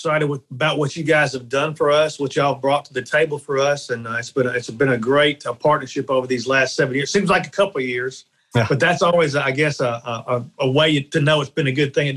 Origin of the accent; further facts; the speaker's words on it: Memphis, Tennessee, United States; Well, it's crazy. I grew up in Memphis. And loved it, and went to Ole Miss.